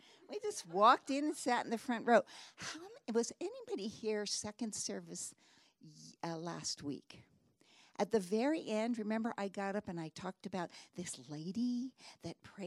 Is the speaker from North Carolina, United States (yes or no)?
no; San Francisco, California, United States; born there; but my story is that I was born in San Francisco, a non-Christian home